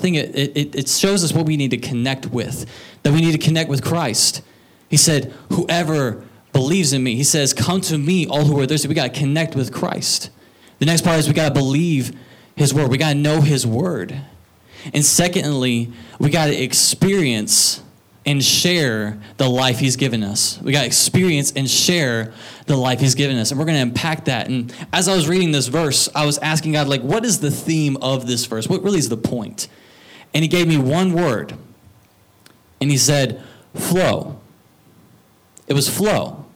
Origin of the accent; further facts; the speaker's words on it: Mississippi, United States; I grew up in Mississippi with like the belt buckle of the Bible belt or just off to the right of the belt buckle.